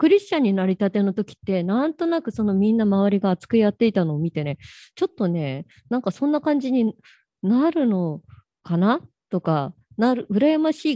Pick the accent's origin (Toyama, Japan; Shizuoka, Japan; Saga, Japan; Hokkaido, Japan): Hokkaido, Japan; 私は北海道出身なので、北海道って教会いっぱいあるんですよ。